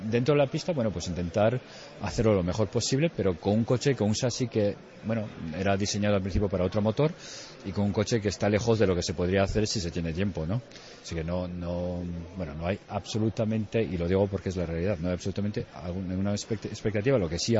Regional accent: Spain; lo espero como español, digamos, y viendo esto de fuera

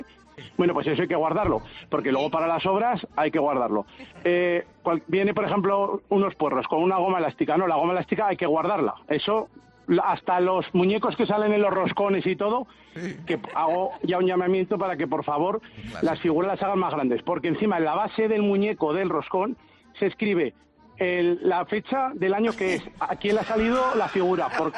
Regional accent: Zaragoza, Aragon, Spain; Soy de aquí, de Zaragoza.

